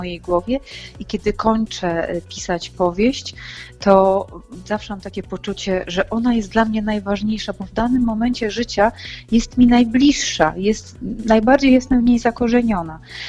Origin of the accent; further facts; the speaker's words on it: Wolin, West Pomeranian Voivodeship, Poland; ja jestem dziewczyną z Wolina, prawda? Po prostu małego miasteczka, gdzie, tak jak już powiedziałam, siadałam nad brzegiem rzeki Dziwnej